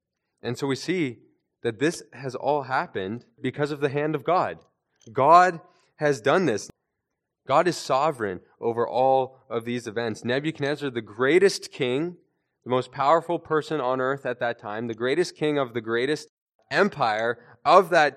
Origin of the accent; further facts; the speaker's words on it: Canada; I was born in Canada. I've lived my whole life in Canada.